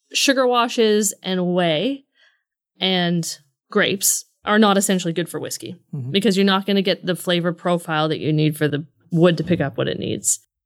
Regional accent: Canada; I grew up in Canada, dirty rye and gingers.

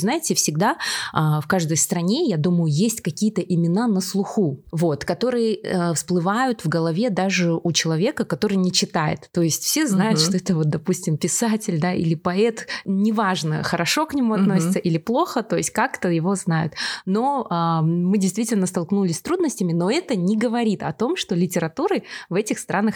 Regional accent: Kazakhstan; но так как мы из Казахстана, мы хорошо осведомлены о казахстанской литературе

